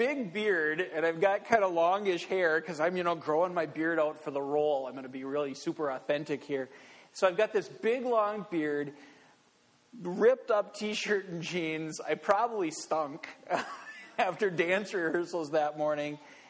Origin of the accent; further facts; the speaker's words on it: Minnesota, United States; I told him I was a student at Guildford School of Acting, and he asked me, "Where are you from?" And I'm sure he could hear that I wasn't British, and so I said, "I'm from Minnesota."